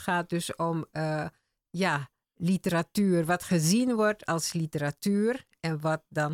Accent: Suriname; En daar kwamen wij als Surinamers niet in voor.

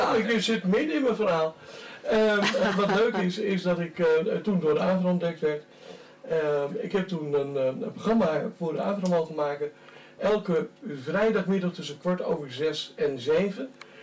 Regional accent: Amsterdam, North Holland, Netherlands; born there; Ik ben Amsterdammer van geboorte.

